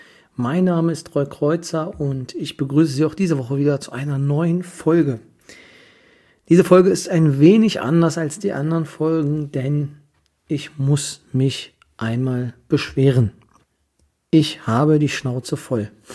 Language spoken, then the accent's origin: German; Kyritz, Brandenburg, Germany; weil ich selber, wie die meisten wissen, bin aus Küritz.